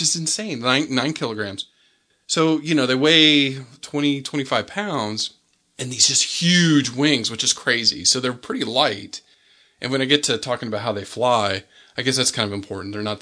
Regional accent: San Diego, California, United States; San Diego Zoo, because I grew up near the San Diego Zoo.

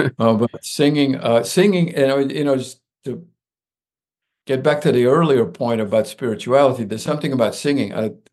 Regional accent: Louisiana, United States; It is French with a syntax style and a vocabulary and an accent that's all its own and unique, but it's nonetheless French. But the French that we speak in Louisiana is very unique.

